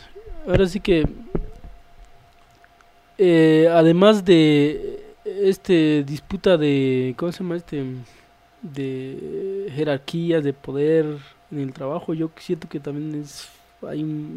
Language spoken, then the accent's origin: Spanish; Oxchuc, Chiapas, Mexico; yo soy de Ochuc y hay, ya pasó como dos presidentas municipales.